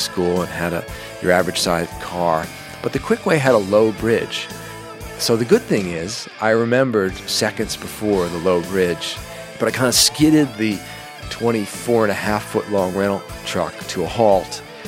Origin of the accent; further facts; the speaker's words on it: New Jersey, United States; the town I grew up in New Jersey, the town where I learned to drive